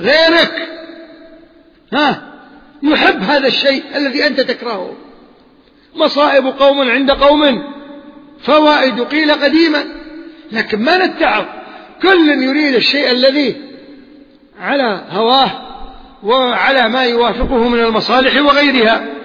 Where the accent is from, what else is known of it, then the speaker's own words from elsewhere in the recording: Kuwait; وطلعوا عندنا في الكويت